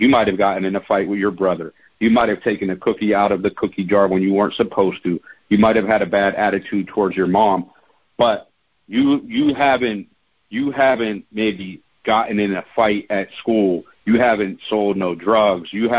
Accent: Pittsburgh, Pennsylvania, United States; But growing up in Pittsburgh, I can get into a little bit of that story now. So my parents met at a church in the South Hills of Pittsburgh

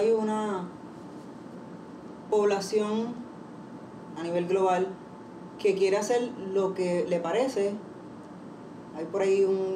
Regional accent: Guaynabo, Puerto Rico; Pues somos los dos de Guaynabo, somos del campo

